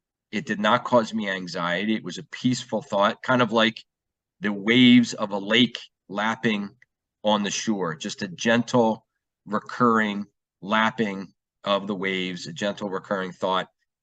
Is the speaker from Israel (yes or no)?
no; Drexel Hill, Pennsylvania, United States; I grew up in Drexel Hill, Pennsylvania, which is a suburb outside of Philadelphia.